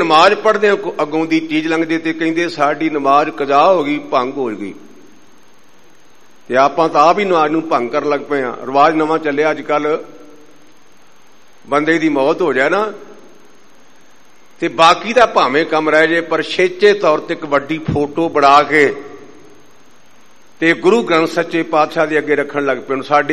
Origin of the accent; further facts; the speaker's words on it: Patti, Punjab, India; ਪਾਕਿਸਤਾਨ ਤੋਂ ਪਹਿਲਾਂ ਮੇਰਾ ਪਿੰਡ ਲਾਹੌਰ ਜ਼ਿਲ੍ਹੇ ਵਿੱਚ ਆਉਂਦਾ ਸੀ ਤੇ ਮੁੜ ਕੇ ਪੱਟੀ ਤਸੀਲ ਸਾਡੇ, ਅਸੀਂ ਉਹਦੇ ਵਿੱਚ ਆ ਗਏ।